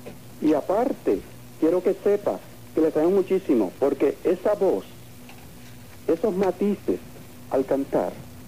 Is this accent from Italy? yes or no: no; Yauco, Puerto Rico; de nuestro país, de Puerto Rico. Yo soy puertorriqueño, Yauco.